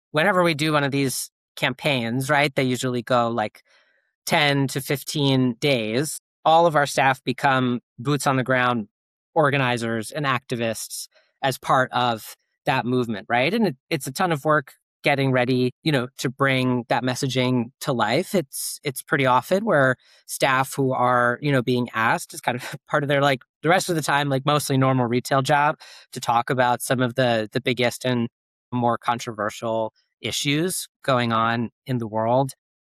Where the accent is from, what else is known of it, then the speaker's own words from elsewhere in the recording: New York, United States; now in Brooklyn, United States; I live on Lenape land, also known as Brooklyn, in New York. I grew up in the Hudson Valley and have been in the city for about 5 years now